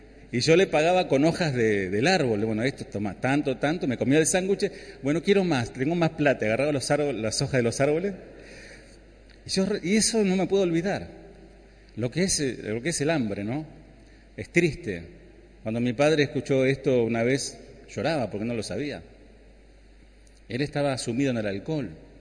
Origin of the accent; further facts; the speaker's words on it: Berazategui, Buenos Aires Province, Argentina; Yo me crié en Berazategui.